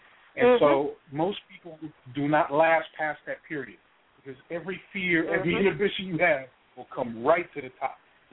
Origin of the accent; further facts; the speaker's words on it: New York, United States; And I was living in New York. I grew up in New York.